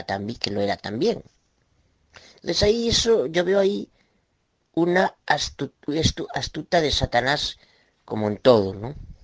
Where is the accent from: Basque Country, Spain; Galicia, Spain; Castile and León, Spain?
Galicia, Spain; Soy abogado de Galicia, España.